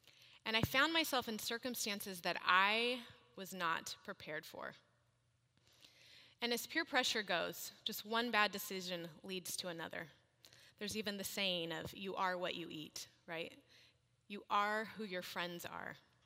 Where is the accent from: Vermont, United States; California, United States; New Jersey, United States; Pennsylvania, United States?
California, United States; Yorba Linda; I grew up in Yorba Linda. I don't know if you guys know where that is. It's probably about a good hour and a half, depending on traffic. And I was born and raised in a really solid Christian home.